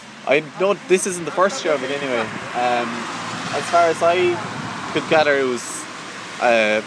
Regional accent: Munster, Ireland; now in Dublin, Ireland

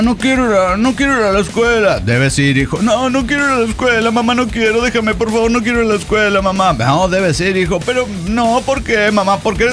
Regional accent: San Luis, Argentina; de San Luis, Argentina.

